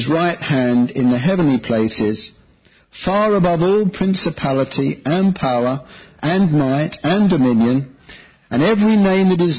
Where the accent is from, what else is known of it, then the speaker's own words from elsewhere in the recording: Eltham, London, United Kingdom; So I'm from Eltham in South East London, and have been until recently pastoring.